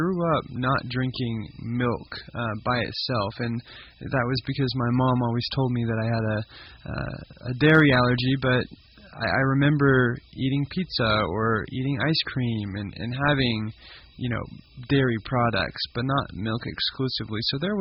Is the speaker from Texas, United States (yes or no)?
yes; Lubbock, Texas, United States; I am born and raised in Lubbock, Texas. I graduated from Abilene Christian University in 2021 and have been working here in town since.